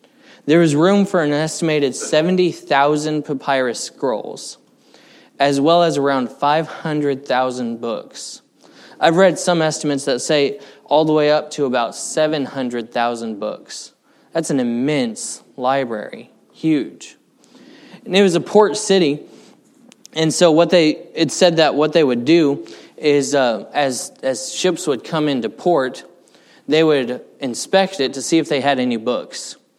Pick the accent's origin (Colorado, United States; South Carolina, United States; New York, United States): Colorado, United States; But my sister and I, we grew up a lot in Colorado. And in Colorado, our rivers are not like the rivers here.